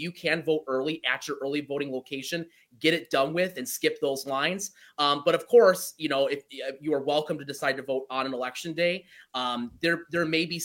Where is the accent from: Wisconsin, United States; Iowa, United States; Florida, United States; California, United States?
Wisconsin, United States; Sussex; now in Eau Claire, United States; And I am originally from Waukesha County, Sussex, to be specific. And, you know, I've lived there 18 years of my life before coming up to school, came up to Eau Claire, fell in love with it, with the area and the Chippewa Valley.